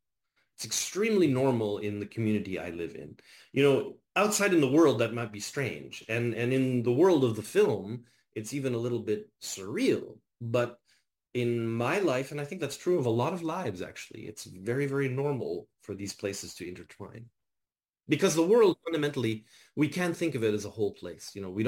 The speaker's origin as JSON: {"language": "English", "town": "Winnipeg", "region": "Manitoba", "country": "Canada", "tie": "born or raised there", "lives_now": "Montreal, Canada", "said": "I grew up in Winnipeg. I now live in Montreal. You know, I grew up in one reality. I now live in another. I grew up in one language. I now spend every day of my life in another language, which is my second language, French."}